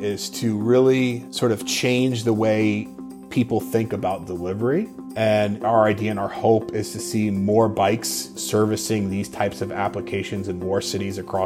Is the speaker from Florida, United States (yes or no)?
yes; Florida, United States; I'm from Florida. I grew up in Florida. I went to school in Boston at Northeastern University.